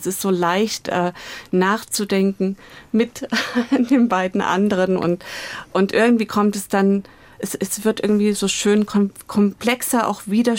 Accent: East Germany, Germany; wo ich in den letzten Jahren allein als Ostdeutsche so stellvertretend auf dem Podium gesessen habe

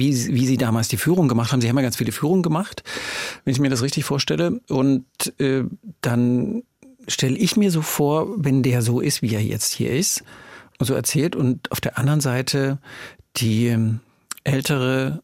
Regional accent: Dresden, Saxony, Germany; sage ich als Dresdner.

